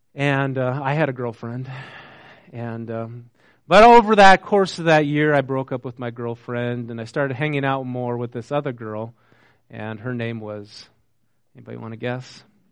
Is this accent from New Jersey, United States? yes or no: no; North Dakota, United States; I grew up in North Dakota, they don't raise avocados up there, you know?